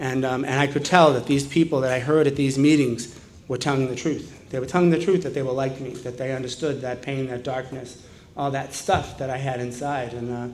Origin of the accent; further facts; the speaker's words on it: Jamaica Plain, Massachusetts, United States; So I grew up in Jamaica Plain